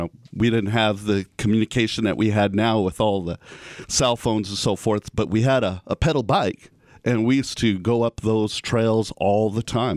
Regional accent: Superior, Arizona, United States; he built the home that I was raised in there in Superior

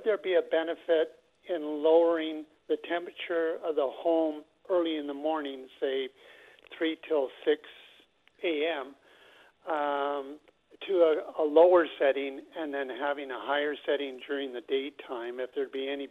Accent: Canada; I'm from Canada, and I've called you before from up in Canada. It's starting to get hot down here. I'm in Goodyear.

